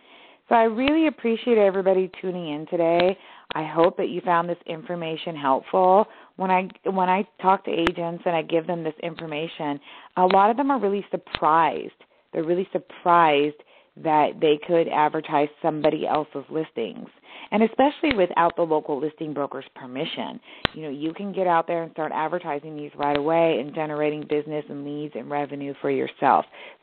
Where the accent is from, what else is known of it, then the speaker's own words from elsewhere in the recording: California, United States; like to joke with people that I've lived up and down the 99, right? So we all, a lot of us who are born and raised in the Central Valley, we're familiar with a lot of the towns from Sacramento all the way down to, you know, Madera and Fresno.